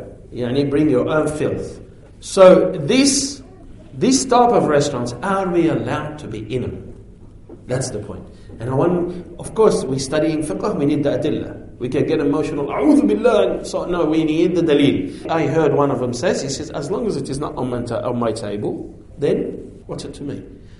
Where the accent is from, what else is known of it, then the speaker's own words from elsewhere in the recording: Lebanon; when we grew up in Lebanon, that the neighbors borrow this